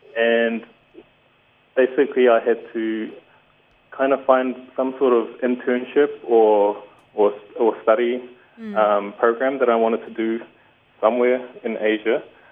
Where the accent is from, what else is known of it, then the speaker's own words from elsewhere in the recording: Wairoa, Hawke's Bay, New Zealand; now in Auckland, New Zealand; But I'm from Hawke's Bay. I grew up in Wairoa.